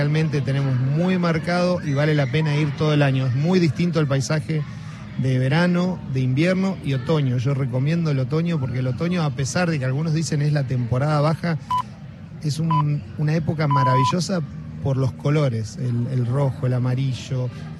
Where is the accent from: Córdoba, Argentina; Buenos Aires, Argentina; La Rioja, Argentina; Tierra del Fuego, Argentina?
Tierra del Fuego, Argentina; Somos Tierra del Fuego, es una isla